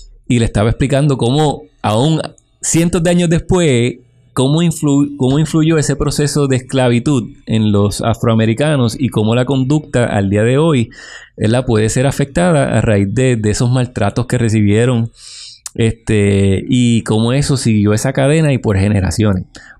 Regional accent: Puerto Rico; Nosotros como cultura puertorriqueña tenemos que aceptar que no somos los más asertivos del mundo.

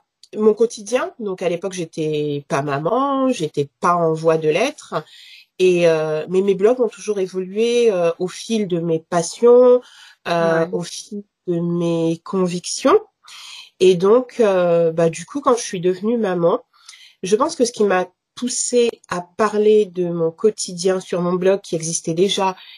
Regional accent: France; je suis maman de 3 enfants, je suis française d'origine camerounaise, je vis en région parisienne avec mon compagnon.

